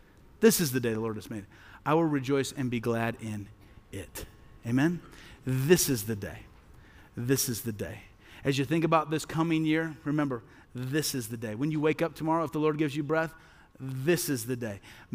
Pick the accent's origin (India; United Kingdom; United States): United States; Midwest; I grew up in the Midwest. All right, I grew up in the Midwest.